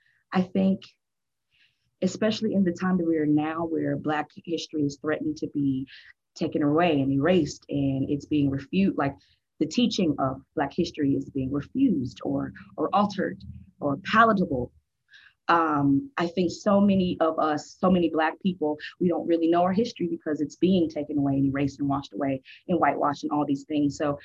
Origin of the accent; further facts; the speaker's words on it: Texas, United States; And I'm from Texas. And so I was raised Baptist Christian. And so tent revivals in the South are a very common thing in my culture.